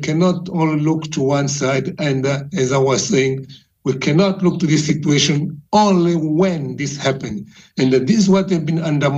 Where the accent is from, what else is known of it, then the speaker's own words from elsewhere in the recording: Maputo, Mozambique; English is a second language; I will start from my hometown or come from Maputo.